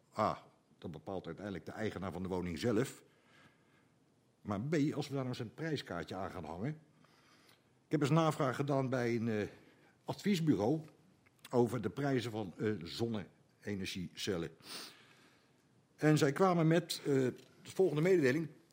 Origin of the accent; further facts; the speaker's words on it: Netherlands; Ja, wij zijn Nederlanders, een schitterend volk.